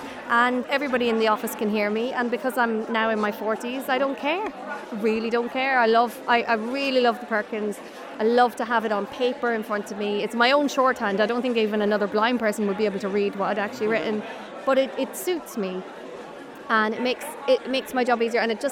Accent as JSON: {"language": "English", "country": "Ireland", "tie": "born or raised there", "said": "I grew up in Ireland"}